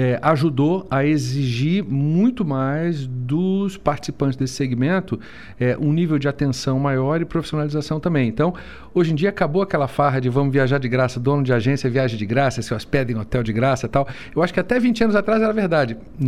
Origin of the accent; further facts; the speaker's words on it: Rio de Janeiro, Brazil; Carioquíssimo.